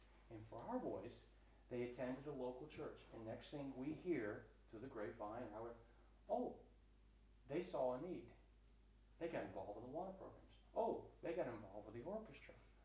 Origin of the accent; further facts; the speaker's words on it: Florida, United States; my parents weren't comfortable with the public school system in South Florida. I grew up in South Florida.